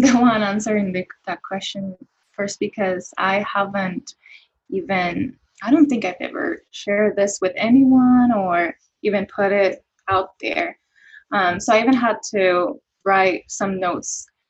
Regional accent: Puerto Rico; because I am from Puerto Rico and I mean, that's my culture, the Latino culture

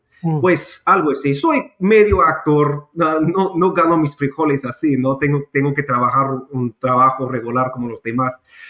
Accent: United States; Spanish is a second language; soy nacido y criado aquí mismo en Estados Unidos. Español no es mi primer idioma, yo tenía que aprender como los demás en la preparatoria

